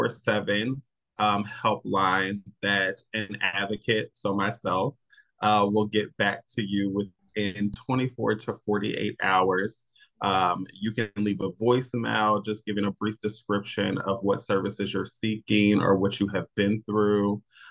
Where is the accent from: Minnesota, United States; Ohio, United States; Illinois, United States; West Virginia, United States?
West Virginia, United States; also born or lived in Maryland; I'm originally from West Virginia. I'm originally from the Eastern Panhandle. I was born and raised here. But for a period of time, I lived in Maryland, right outside of DC.